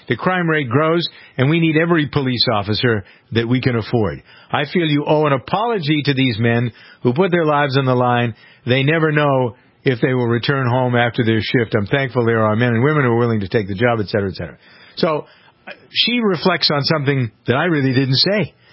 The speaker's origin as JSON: {"language": "English", "town": "Framingham", "region": "Massachusetts", "country": "United States", "tie": "born or raised there", "said": "Somebody took offense last week in my hometown of Framingham."}